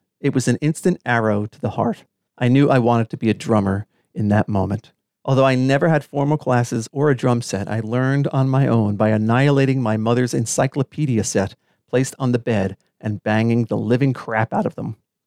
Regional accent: Mexico; first language Spanish; English is a second language; My third discovery, living in Mexico and Spanish being my first language, I never fully understood

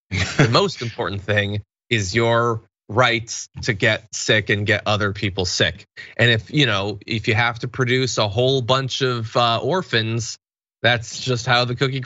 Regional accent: Bridgeport, Connecticut, United States; I grew up in Bridgeport, Connecticut. my vague memory is that Bridgeport, Connecticut had about 160,000 people.

